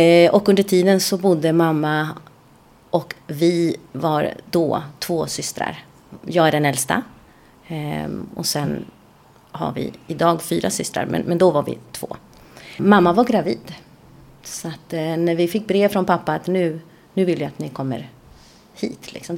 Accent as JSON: {"language": "Swedish", "region": "Valparaíso", "country": "Chile", "moved": "yes", "lives_now": "Sweden", "said": "Ja, vi kommer ifrån Chile. Ifrån Valparaíso. Vi kom hit på grund av min pappa."}